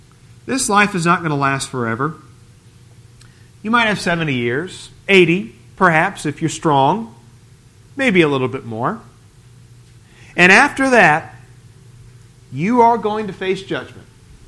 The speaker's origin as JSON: {"language": "English", "town": "Portland", "region": "Oregon", "country": "United States", "tie": "born or raised there", "said": "I grew up in Portland, which is the city of roses."}